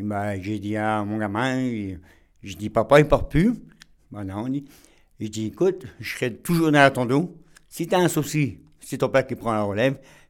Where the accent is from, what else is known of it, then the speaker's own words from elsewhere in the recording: Cassel, Hauts-de-France, France; born there; Je suis né à Cassel. Je suis né à La Cornette. Je suis né à Cassel et puis j'aime bien Cassel.